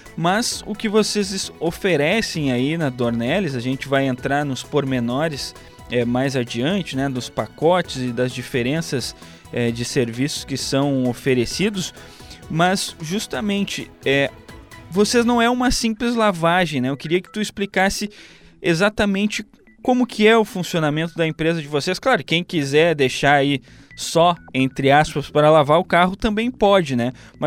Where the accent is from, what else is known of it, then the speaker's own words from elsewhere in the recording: Restinga Seca, Rio Grande do Sul, Brazil; eu sou de Restinga Seca, né? Cidade aqui do lado de Santa Maria